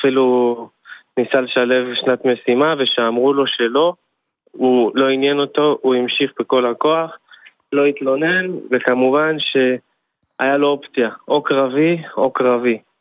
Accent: Jerusalem, Jerusalem District, Israel; אנחנו מירושלים.

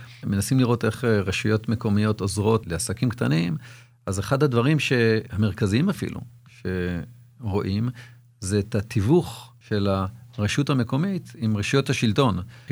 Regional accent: Netanya, Central District, Israel; born there; נולדתי בנתניה

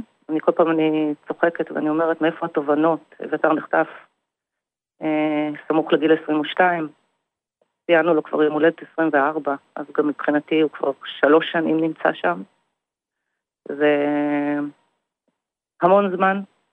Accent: Kfar Saba, Central District, Israel; אנחנו מכפר סבא

